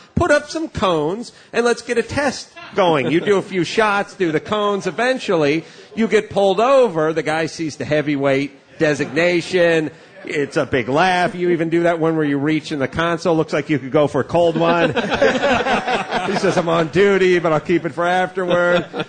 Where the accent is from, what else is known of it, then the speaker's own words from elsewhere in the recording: North Hollywood, California, United States; in North Hollywood, my hometown, by the way, just up the street on Laurel Canyon where I grew up